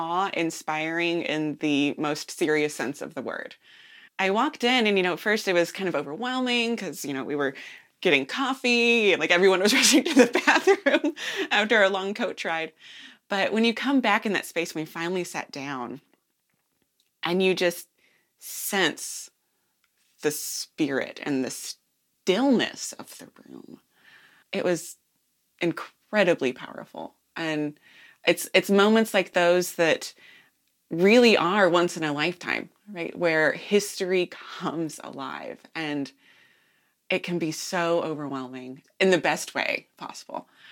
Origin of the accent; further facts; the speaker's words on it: Arkansas, United States; I am a laywoman from Arkansas, daughter of two ordained clergy persons who served the Arkansas Conference for like 30, 40 years.